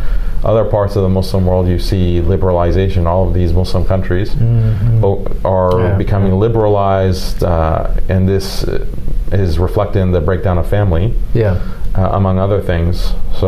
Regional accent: United States; Yeah, so that this is shocking to me as an American

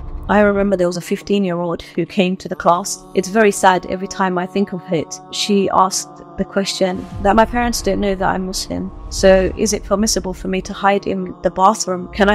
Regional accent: London, United Kingdom; born there; I was born in London, in a place called Hackney in East London, alhamdulillah.

